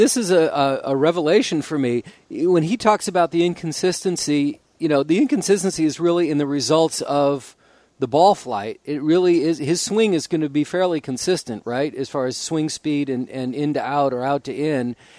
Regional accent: California, United States; I'm from California, so for me it's Peabody, Massachusetts

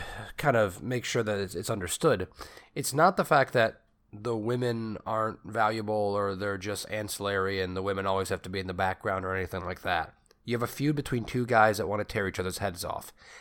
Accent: Detroit, Michigan, United States; No. I'm from Detroit. Juggalos are not people.

